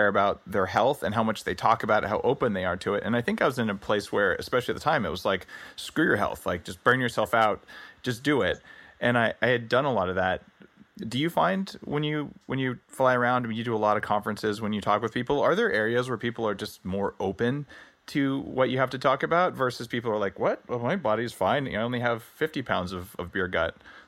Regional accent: California, United States; I come from Silicon Valley, where like the culture's Silicon Valley-ish and you're very entrepreneurial, but very tech-focused

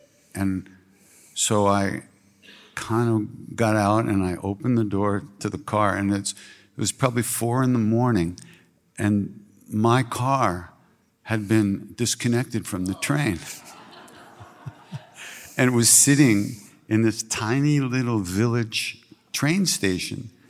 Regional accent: United States; I came from America. People always know where you are.

